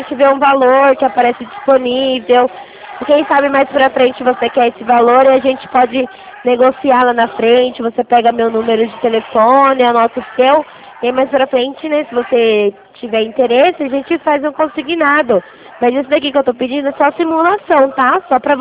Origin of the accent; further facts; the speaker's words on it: Rio Claro, São Paulo, Brazil; Eu sou de Rio Claro, São Paulo.